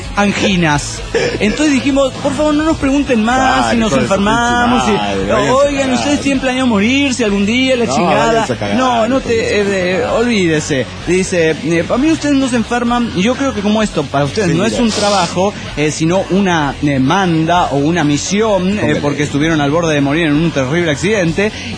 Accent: Guadalajara, Jalisco, Mexico; de Guadalajara, Jalisco, México.

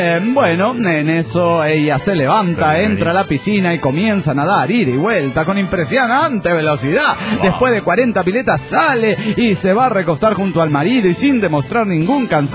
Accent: Oaxaca, Mexico; de Oaxaca, México.

